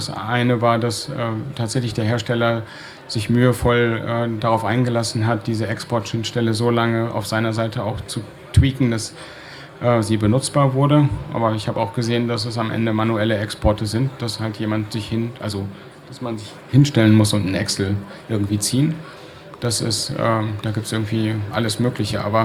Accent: Berlin, Germany; Also zumindest so als Berliner. Ja, ich komme aus Berlin und da war es da so.

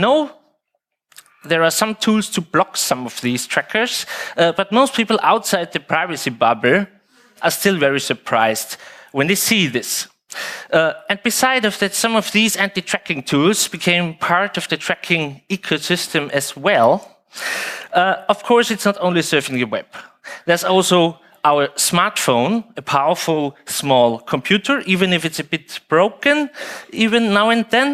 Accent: Vienna, Austria; I'm from Vienna, Austria.

